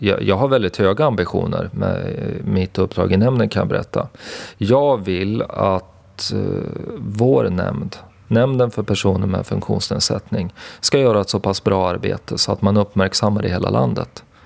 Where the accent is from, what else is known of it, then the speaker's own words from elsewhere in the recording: Västerås, Västmanland County, Sweden; born there; Jag är 38 år gammal. Jag bor på Oxbacken i Västerås. Jag är född i Västerås.